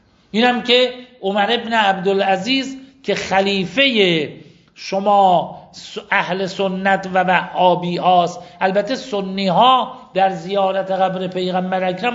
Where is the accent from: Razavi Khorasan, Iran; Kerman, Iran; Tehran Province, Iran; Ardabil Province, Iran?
Razavi Khorasan, Iran; Mashhad; ایرانی هستم، اهل مشهدم، در این شهر یکی از ائمه اهل بیت علیهم السلام دفنم.